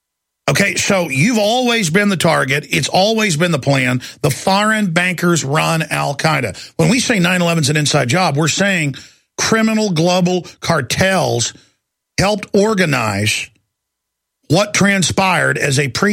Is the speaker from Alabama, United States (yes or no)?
no; Texas, United States; But God bless Texas, and just God bless the fact that I am from Texas.